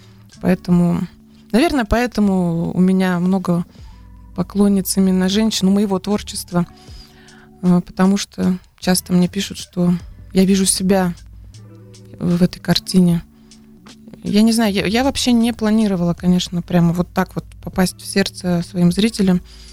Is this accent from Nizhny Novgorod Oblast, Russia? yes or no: no; Ulan-Ude, Buryatia, Russia; Я родилась и живу в Бурятии, в Улан-Удэ.